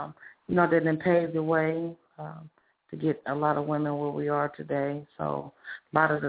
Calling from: Cincinnati, Ohio, United States; I'm calling from Cincinnati, Ohio, 513, where I reside.

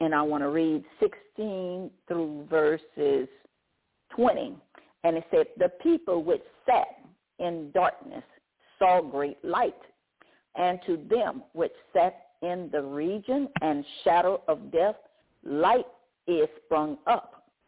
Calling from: Baton Rouge, Louisiana, United States; I'm calling from Baton Rouge, Louisiana.

